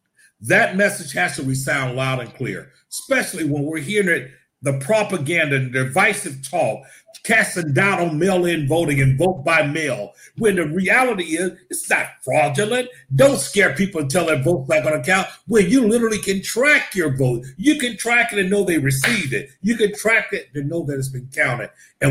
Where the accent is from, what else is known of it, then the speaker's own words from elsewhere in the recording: Selma, Alabama, United States; But I also look at the fact I was born and raised in Selma, Alabama.